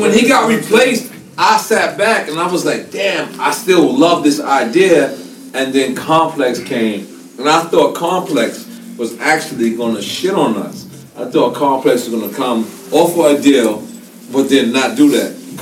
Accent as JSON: {"language": "English", "town": "Queens", "region": "New York", "country": "United States", "said": "I know I'm from Queens, and I know a lot of people probably would think different, but like, I went to the Bronx, and the Bronx embraced me"}